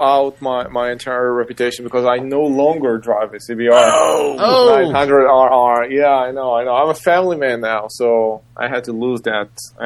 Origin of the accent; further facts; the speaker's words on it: Israel; English is a second language; If you haven't figured it out by the like bad broken accent, I'm from Israel.